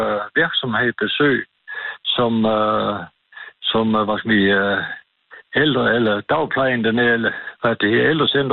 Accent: Tarm, Central Denmark Region, Denmark; Jeg er fra Tarm, ja.

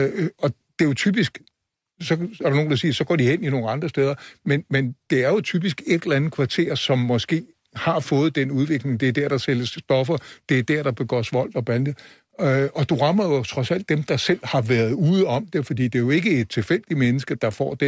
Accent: Næstved, Zealand, Denmark; hvis du har et eller andet sted i Næstved, hvor jeg kommer fra

